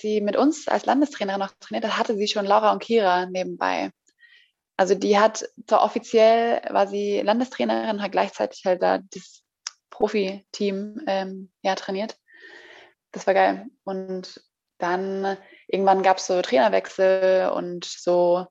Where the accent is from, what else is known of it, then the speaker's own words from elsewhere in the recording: Zurich, Switzerland; ich bin in der Schweiz geboren, ich bin Schweizerin, in Zürich und Amix rede ich auch die Schweizerdeutsch, weil es irgendwie mega Spaß macht.